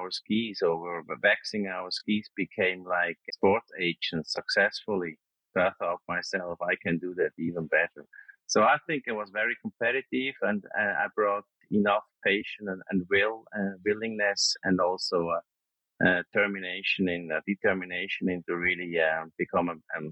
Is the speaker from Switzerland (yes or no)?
yes; Zurich, Switzerland; I'm originally from Switzerland. And I was born 1967 in Zurich